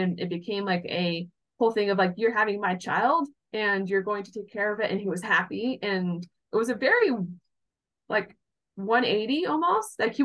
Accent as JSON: {"language": "English", "town": "Seattle", "region": "Washington", "country": "United States", "tie": "born or raised there", "said": "we drove cross country to my hometown in Seattle, Washington."}